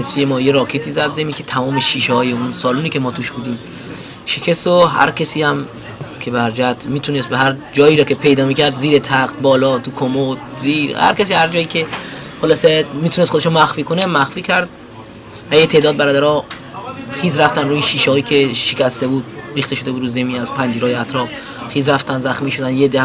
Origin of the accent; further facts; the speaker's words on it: Yazd, Iran; در قسمت فرمانده مشغول انجام وظیفه هستم، از یزد هستم،